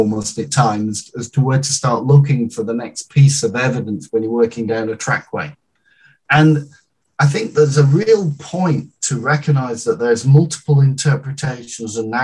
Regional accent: United Kingdom; I'm British through and through

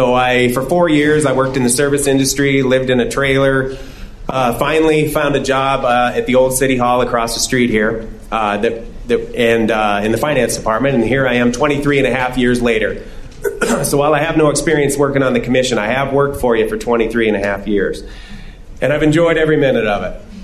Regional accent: Billings, Montana, United States; now in Bozeman, United States; I was born and raised in Billings. I've lived in Montana all my life. I've been in Bozeman for over 33 years.

